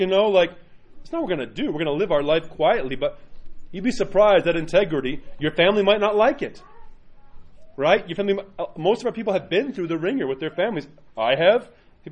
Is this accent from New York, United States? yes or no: yes; New York, United States; I grew up in New York.